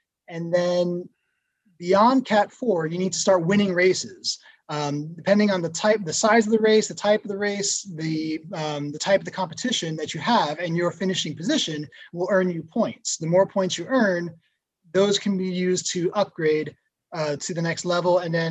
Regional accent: Brooklyn, New York, United States; now in Tulsa, United States; It's, you know, Tulsa is a little big city. I'm originally from Brooklyn. So I'm used to big cities.

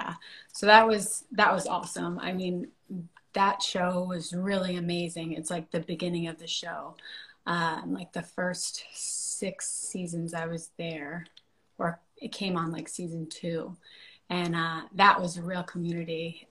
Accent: New York, United States; moved away as an adult; now in Los Angeles, United States; I am from New York originally, and have been living in LA for the last 8 years.

